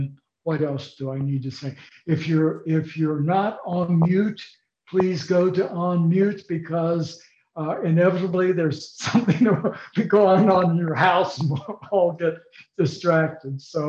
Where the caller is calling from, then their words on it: Zanesville, Ohio, United States; I'm coming from Zanesville, Ohio, which is about, maybe 60 miles from Columbus.